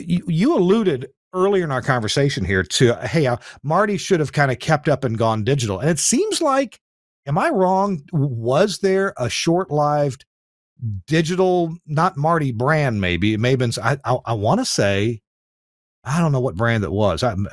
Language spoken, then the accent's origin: English; Kentucky, United States; Yes, or where I grew up in Kentucky